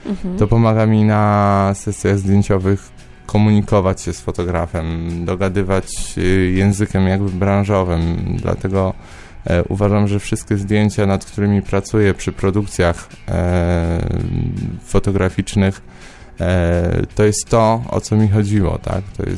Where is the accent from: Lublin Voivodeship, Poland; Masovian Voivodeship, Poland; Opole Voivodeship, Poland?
Masovian Voivodeship, Poland; Ciechanów; w mojej rodzinnej miejscowości w Ciechanowie była szkoła fryzjerska